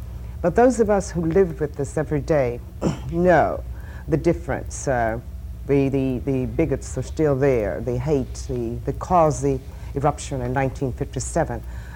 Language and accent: English; Arkansas, United States; And this is my home state. I have a desire to see things right in Little Rock and in Arkansas in general.